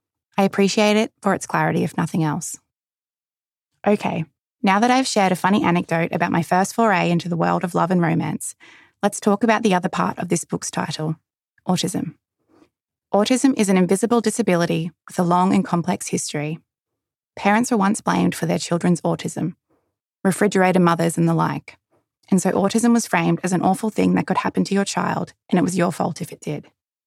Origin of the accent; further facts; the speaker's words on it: Australia; he thought my strangeness was due to my being Australian